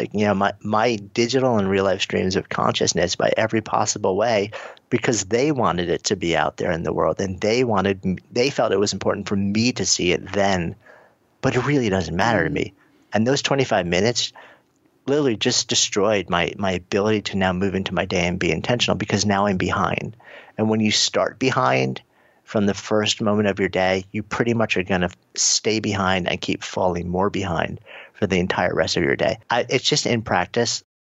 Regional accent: New York, United States; but I'm a New Yorker, so I try not to.

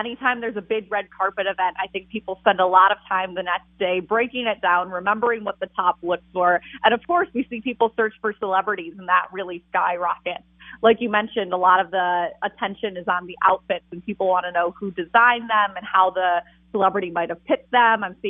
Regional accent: Michigan, United States; I have to say I'm originally from Michigan, so unfortunately I'm a Detroit Lions fan

